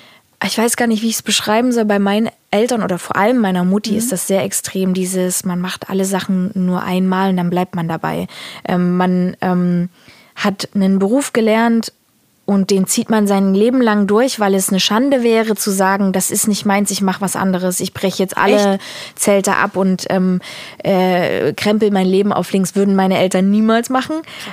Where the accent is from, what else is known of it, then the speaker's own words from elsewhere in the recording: East Germany, Germany; an diesem ostdeutschen Denken, jedenfalls die Menschen, die ich kenne in meiner Heimat, manchmal so traurig macht.